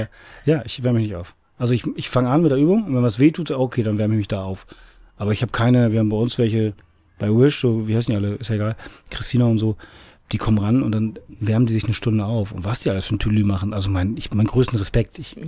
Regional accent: Ahrensburg, Schleswig-Holstein, Germany; Ich komme aus Arnsburg.

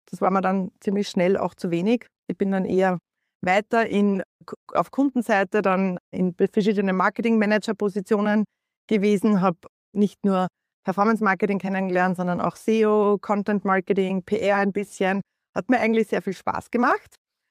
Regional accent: Upper Austria, Austria; ich sitze in Linz, das hört man auch an meinem Akzent. Ich bin gebürtige Oberösterreicherin

